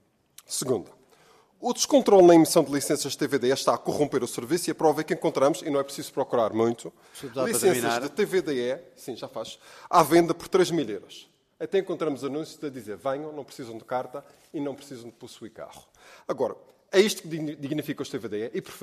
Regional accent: Madeira, Portugal; Como madeirense, há três questões que me preocupam

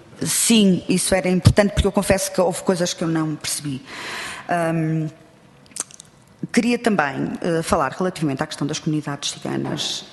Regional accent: Porto, Norte, Portugal; e eu sou do Porto

